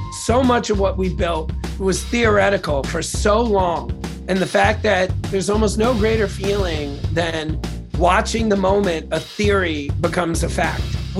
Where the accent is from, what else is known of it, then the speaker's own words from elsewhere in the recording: Queens, New York, United States; I grew up in Queens, New York. I was born in the late 70s. It was my mom, my dad, and me, and that's it.